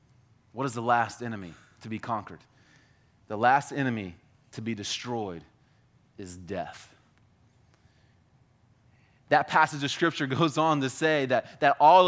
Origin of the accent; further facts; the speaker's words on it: Florida, United States; also born or lived in Canada; I grew up here in Florida, we didn't have snow.